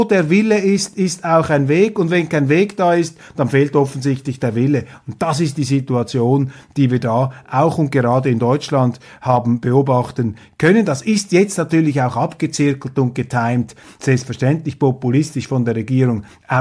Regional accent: Switzerland; Davon halte ich nichts und ich muss Ihnen als Schweizer sagen

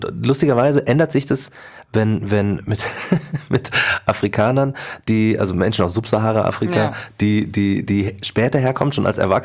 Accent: Markt Schwaben, Bavaria, Germany; ich bin in Marktschwaben groß geworden, das wäre vielleicht in der Stadt, wäre das vielleicht anders gewesen

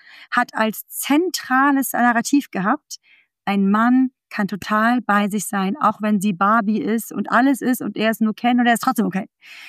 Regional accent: Frankfurt, Hesse, Germany; Ich bin aus Frankfurt

